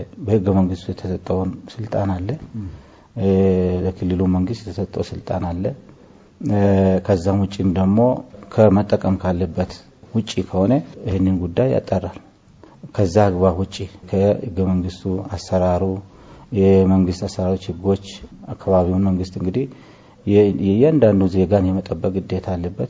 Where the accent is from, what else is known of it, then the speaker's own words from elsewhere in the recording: Oromia, Ethiopia; እንደዚህ ሰልፍ ምናምን ሳይሆን እኔ ኦሮሞ ነኝ ብዬ ለማናገርም የሚያስፈራበት ጊዜ ነበር።